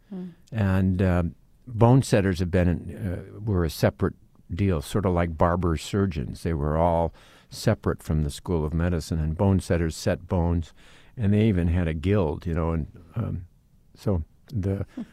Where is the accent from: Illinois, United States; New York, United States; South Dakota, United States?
South Dakota, United States; De Smet; You know, I grew up in DeSmet, and from 5 years old to, 18.